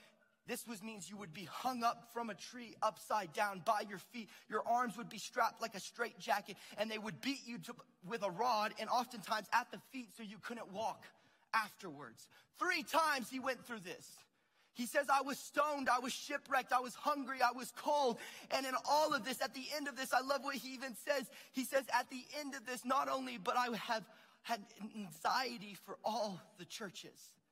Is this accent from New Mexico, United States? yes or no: yes; Albuquerque, New Mexico, United States; I mean, we're from Albuquerque. We got the Jackson Gym here.